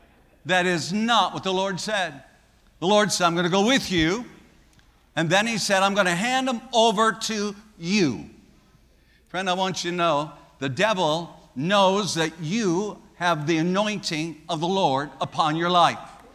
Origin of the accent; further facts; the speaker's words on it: the Dakotas, United States; But they are to the west of the little community where I grew up in the Dakotas.